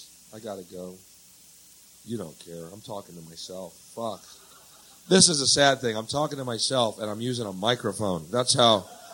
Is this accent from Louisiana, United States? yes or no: no; Houston, Texas, United States; So what'd you do while you're in Houston? That's where I'm from. That's my hometown, man. I grew up there.